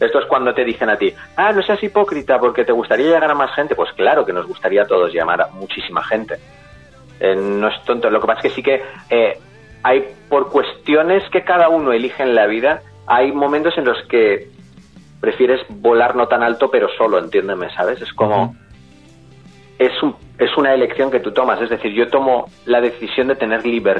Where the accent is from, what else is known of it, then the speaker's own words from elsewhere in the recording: Valencia, Valencian Community, Spain; Yo es que soy de Valencia y soy valenciano. O sea, aquí hablamos valenciano también, que es catalán. Aquí se habla catalán en esta zona.